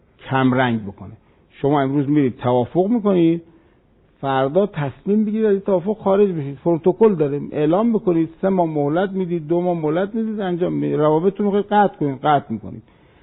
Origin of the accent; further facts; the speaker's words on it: Iran; من به عنوان یک ایرانی عرض میکنم خدمتتون